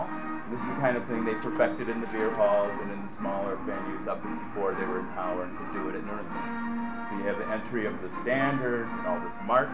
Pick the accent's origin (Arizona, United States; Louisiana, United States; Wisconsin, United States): Wisconsin, United States; Madison; I grew up in Madison and went to Wisconsin